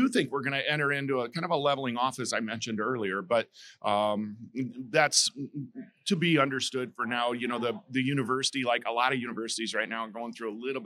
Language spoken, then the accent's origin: English; Fremont, Nebraska, United States; and so I actually grew up just a little ways out of Lincoln, in a town called Fremont, and then went to Lincoln for school, where I became a band director to start.